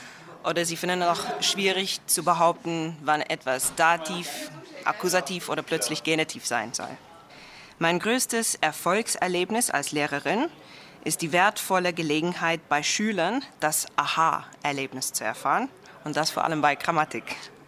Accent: Cape Town, Western Cape, South Africa; born there; first language Afrikaans; German is a second language; ich komme aus Südafrika. Ich bin geboren im Jahr 1986 und zwar in Kapstadt, die schönste Stadt Südafrikas. Im Moment bin ich tätig als Deutschlehrerin an einer Privatschule in Franschhoek, nämlich Bridge House College, wo ich Afrikaans, meine Muttersprache

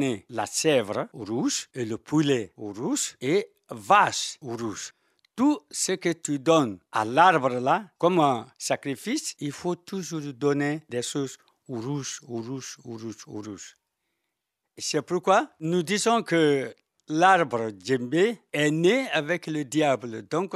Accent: Samarala, Guinea; tu viens à Samarala, mon village natal en Guinée

